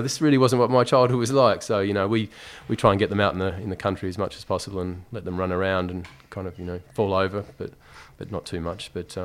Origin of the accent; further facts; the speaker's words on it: Tasmania, Australia; now in London, United Kingdom; I was brought up in Tasmania, in essentially like a small country town.